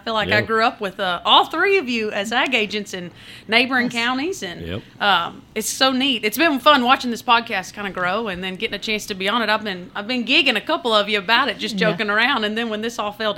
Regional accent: Princeton, Kentucky, United States; So West Kentucky's near to me. But I grew up in Princeton, went to UK, did ag, econ, and animal science there.

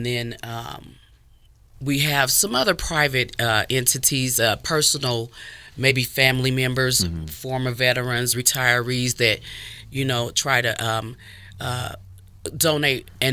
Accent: Peoria, Illinois, United States; I'm from Peoria, Illinois, from the Midwest, and I was working for the Civic Center.

